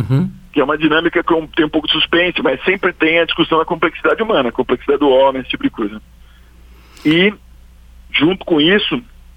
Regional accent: São Paulo, Brazil; also born or lived in Florianópolis; Nessa época, eu morava em Florianópolis, eu sou de São Paulo, mas a gente morava em Florianópolis.

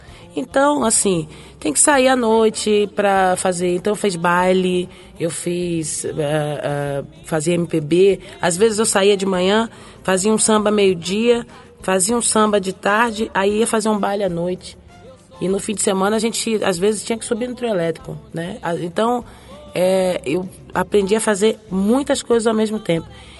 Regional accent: Bahia, Brazil; como eu vim da Bahia pra cá

